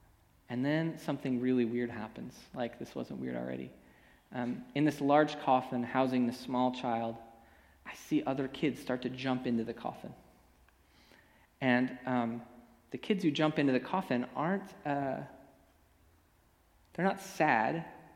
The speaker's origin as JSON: {"language": "English", "town": "Los Angeles", "region": "California", "country": "United States", "tie": "born or raised there", "said": "the neighborhood in Gardena where I grew up in Los Angeles."}